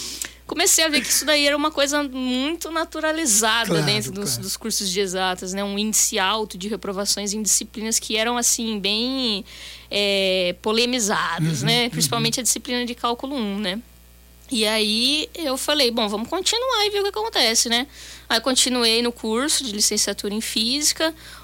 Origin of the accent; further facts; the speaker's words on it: São Carlos, São Paulo, Brazil; Aqui de São Carlos, que eu sou daqui de São Carlos. Perfeito. Né? Nasci aqui, ainda não saí do ninho, né?